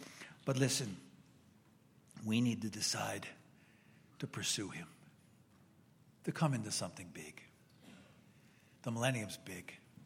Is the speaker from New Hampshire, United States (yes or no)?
no; Brooklyn, New York, United States; born there; I was born in Brooklyn, by the way, Brooklyn, New York.